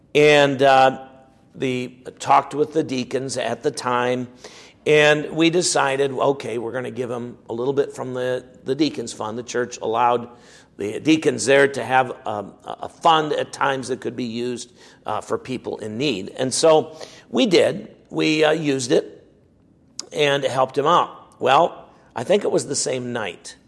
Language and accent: English; United States; now in Canada; And being an American, I may have been a little more skeptical than some of the Canadians were.